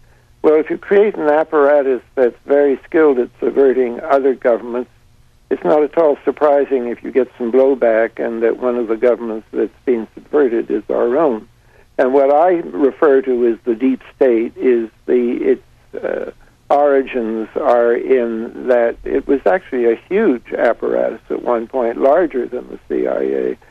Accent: Canada; I didn't, as a Canadian, I didn't really participate in it

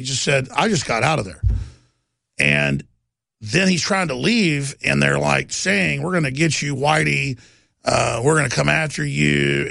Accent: Dallas, Texas, United States; I grew up in Dallas, Texas, like half black, tons of black friends.

